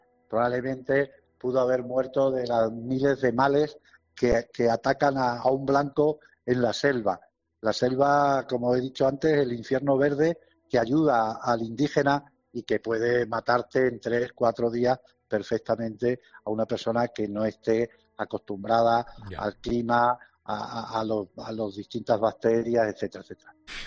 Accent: Extremadura, Spain; pero también para los que somos extremeños

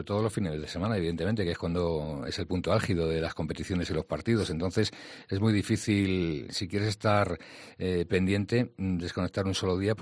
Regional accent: Extremadura, Spain; Somos 3 directores de principales periódicos españoles que somos extremeños.

